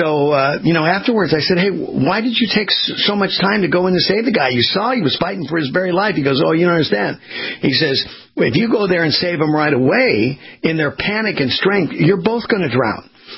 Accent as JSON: {"language": "English", "region": "California", "country": "United States", "tie": "born or raised there", "said": "I remind people, I grew up in Southern California along the beach, and what I learned from the lifeguards was that when somebody was drowning"}